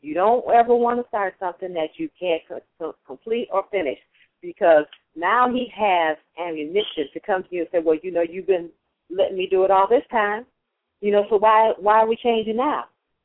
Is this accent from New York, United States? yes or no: no; Chicago, Illinois, United States; Well, I'm from the Chicagoland area. I've been here practically all my life.